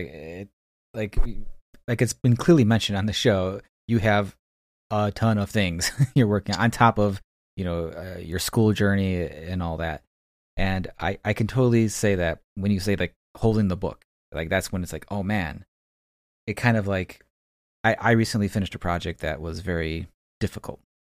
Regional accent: Chicago, Illinois, United States; I, you know, being born and raised in Chicago, I always love Chicago set

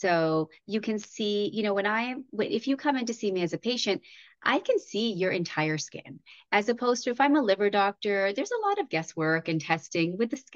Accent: Canada; moved away as an adult; now in United States; So I'm originally Canadian. I was born and raised in Canada.

